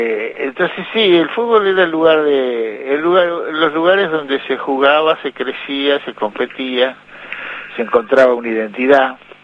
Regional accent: González Chávez, Buenos Aires Province, Argentina; also born or lived in Mar del Plata; En Chávez, en González Chávez, acá en el sur de la provincia de Buenos Aires.

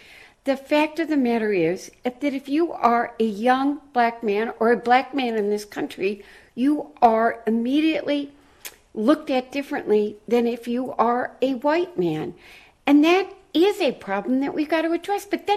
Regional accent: Dearborn, Michigan, United States; A steel plant that's here in my hometown of Dearborn, AK Steel, several weeks ago shut down another line.

